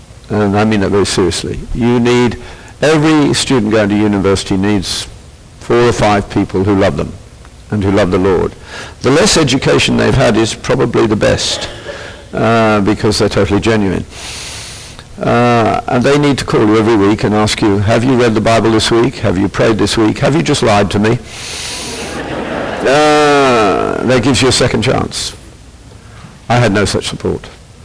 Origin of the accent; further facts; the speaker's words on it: Birmingham, West Midlands, United Kingdom; And growing up in Birmingham, which was the industrial centre of Britain, was one of the two best schools in England, intellectually.